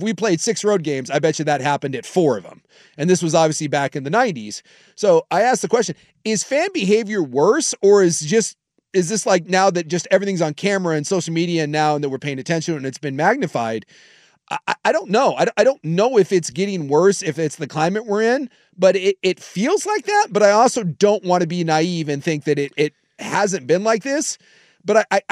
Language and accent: English; United States; As an American, I was embarrassed at the behavior at the Ryder Cup. And look, I'm as much USA as anyone else.